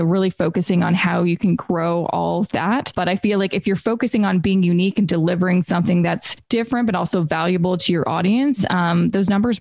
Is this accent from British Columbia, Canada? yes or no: yes; Vancouver, British Columbia, Canada; I'm originally from Vancouver.